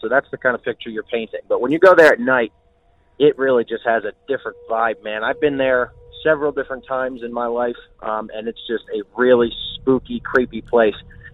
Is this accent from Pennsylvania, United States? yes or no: yes; Reading, Pennsylvania, United States; I'm going to tell you that I am from Reading, Pennsylvania